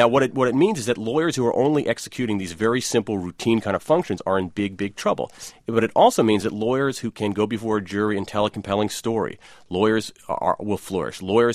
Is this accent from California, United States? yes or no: no; Ohio, United States; I grew up in Ohio while the Rust Belt was rusting.